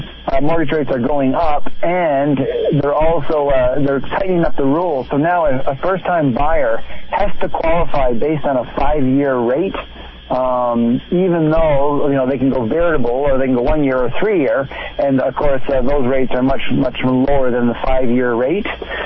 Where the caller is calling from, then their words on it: Calgary, Alberta, Canada; I'm calling from Calgary, Alberta.